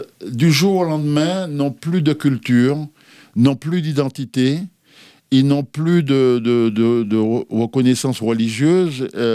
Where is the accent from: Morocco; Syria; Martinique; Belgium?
Martinique; born there; Moi, je suis né en Martinique le 15 janvier 1945. Donc je suis né dans ce pays de la Martinique, petit pays.